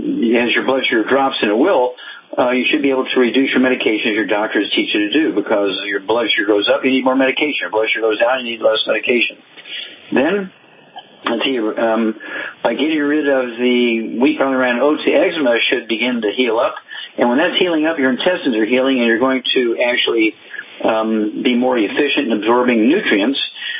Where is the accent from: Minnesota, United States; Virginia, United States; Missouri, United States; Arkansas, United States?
Missouri, United States; Let's start out in Missouri, my home state, where I grew up.